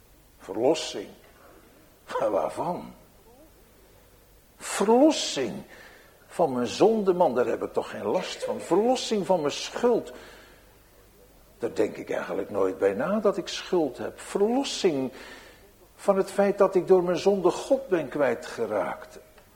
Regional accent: Rotterdam, South Holland, Netherlands; born there; Ik had het over Rotterdam en ik heb dat alles meer gezegd in mijn geboortestad.

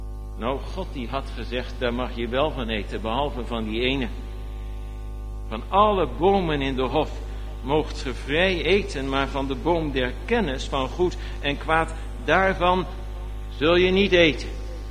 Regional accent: Netherlands; now in Canada; Dus ik heb altijd een accent. Daar sta ik mee op 's morgens, dan ga ik mee naar bed bij wijze van spreken. En hier zeggen de mensen dat wel eens tegen me. In Canada zeggen ze het ook wel eens: waar kom je eigenlijk vandaan … zeggen ze dan.

